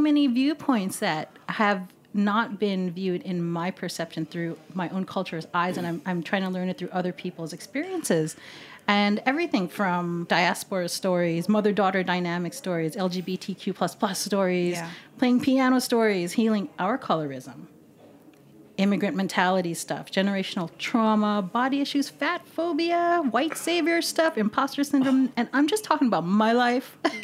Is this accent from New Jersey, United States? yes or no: no; New York, United States; born there; I was born in New York, yeah.